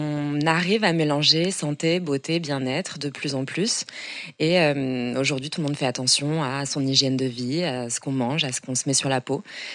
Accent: Vichy, Auvergne-Rhône-Alpes, France; j'ai grandi à Vichy, qui est l'eau du thym célestin.

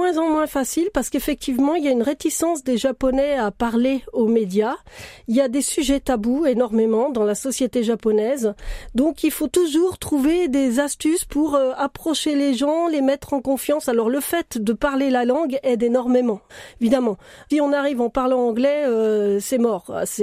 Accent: Paris, Île-de-France, France; on est française, on vient de Paris

